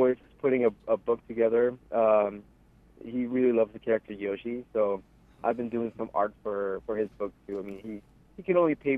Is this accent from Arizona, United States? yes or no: yes; Phoenix, Arizona, United States; We're we're actually from Phoenix, Arizona, so we'll be driving over there Friday morning, and we'll be there at the party.